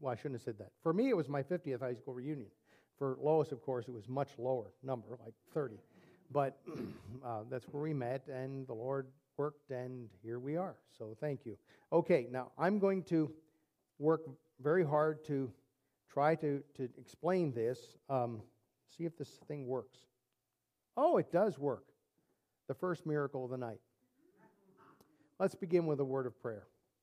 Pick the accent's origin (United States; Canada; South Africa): United States; Collingswood, New Jersey; We grew up together. We have known each other since the third grade. And so we are both from New Jersey, from Collingswood.